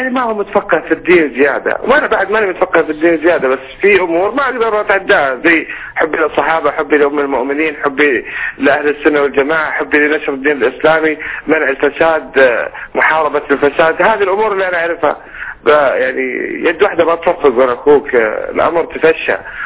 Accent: Saudi Arabia; إحنا كمواطنين سعوديين شرفاء،

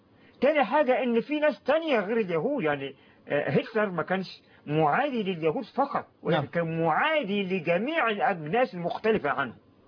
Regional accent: Egypt; عندنا في مصر، عندنا في مصر ما اظن ان هناك قانون يسمح في مصر بان تسب الاسلام

